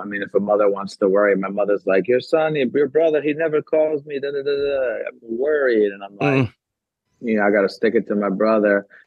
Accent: Medellin, Antioquia, Colombia; I'm Colombian. I'm from not Bogota. I'm from Medellin. Like it's a different place.

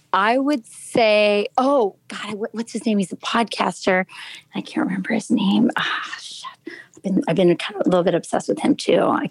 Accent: Lakenheath, East of England, United Kingdom; born there; Okay. I was born in Lakenheath, England. I'm an Air Force brat.

